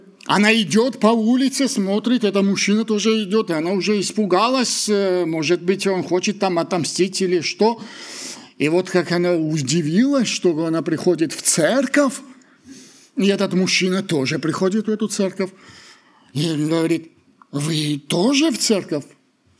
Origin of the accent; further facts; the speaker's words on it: Georgia; Вот я грузин, хотя я считаю, что не классический.